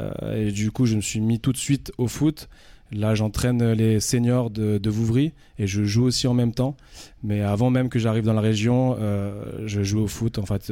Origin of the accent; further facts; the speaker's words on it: Paris, Île-de-France, France; also born or lived in Normandy / Évian; je suis un Parigo. Je ne suis pas né à Paris, mais je suis né en Normandie. J'ai grandi à Paris avec ma mère et mon père. Et puis, à l'âge de 22-23 ans, je dirais, j'ai rejoint le Chablais français du côté d'Évian